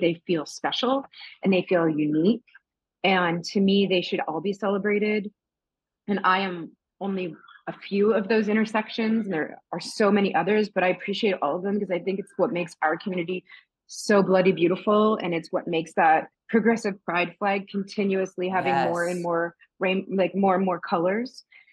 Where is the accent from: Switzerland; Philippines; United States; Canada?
Canada; you know, I'm Canadian